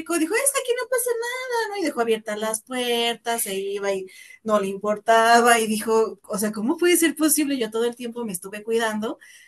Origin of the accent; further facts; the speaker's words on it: Ecatepec, State of Mexico, Mexico; con mucha delincuencia. Un tiempo viví en mi infancia en Ecatepec.